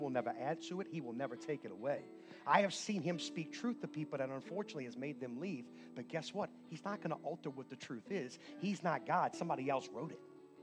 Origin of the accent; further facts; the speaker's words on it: Chalmette, Louisiana, United States; I got a little something the way I walk, and I'm from Chalmette, you know. Right? You know, I drank that refinery water all my life.